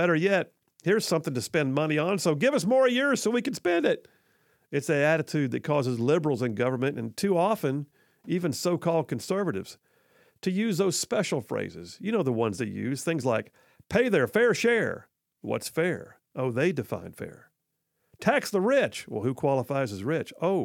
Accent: Huntsville, Alabama, United States; When I was a kid growing up in South Huntsville, everybody knew that gas was cheaper right across the Tennessee River Bridge.

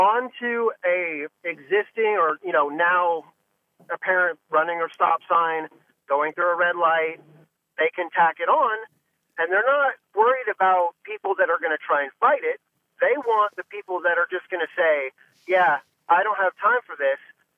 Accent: California, United States; now in Tennessee, United States; So I come from California. I'm a political refugee from California.

